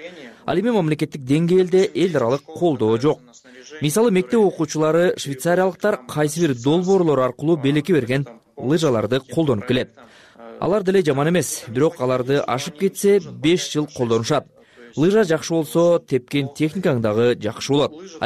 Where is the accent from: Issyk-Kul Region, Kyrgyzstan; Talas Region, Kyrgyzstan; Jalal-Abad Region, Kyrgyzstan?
Issyk-Kul Region, Kyrgyzstan; Karakol; Мен Кыргызстанда, Каракол шаарында туулуп өскөнүмө кубанам жана сыймыктанам. Ысык Көл менин мекеним.